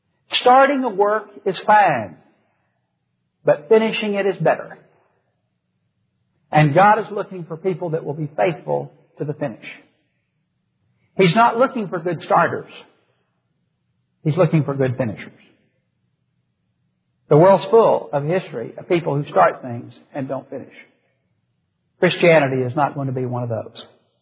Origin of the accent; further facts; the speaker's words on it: Texas, United States; I happen to be a Baptist, if for no other reason, because I'm from Texas. Y'all, it's hard to be in Texas and not least be a Baptist or a Methodist